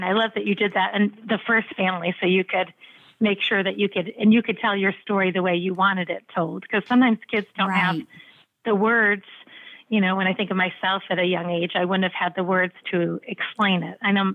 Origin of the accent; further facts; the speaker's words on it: Chicago, Illinois, United States; born there; oh, well, she was born in China and I was born in Chicago.